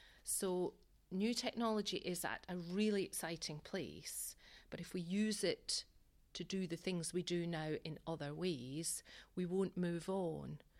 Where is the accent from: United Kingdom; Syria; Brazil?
United Kingdom; South West England; So I said I came from Gloucestershire